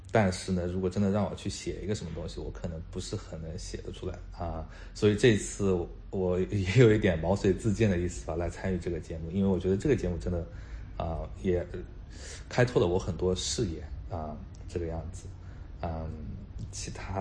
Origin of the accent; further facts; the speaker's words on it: Hangzhou, Zhejiang, China; moved away as an adult; now in Australia; 之前我在国内的时候，我跟西瓜其实是在同一个城市，都是在杭州的。我在杭州长大然后在杭州一直从小学读到了大学，之后在大学读的其实是经济专业，然后来到澳大利亚之后呢